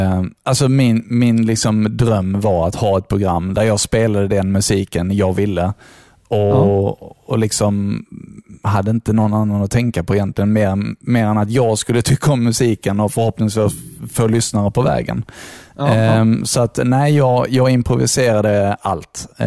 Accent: Skåne, Sweden; accent: Scanian; Jag var ju fruktansvärt skånsk alltså.

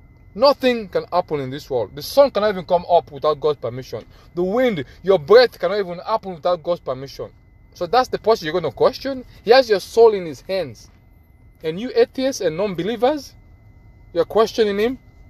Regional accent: Sierra Leone; English is a second language; now in Randolph, United States; I'm from Sierra Leone, but now I'm in Randolph, Massachusetts.

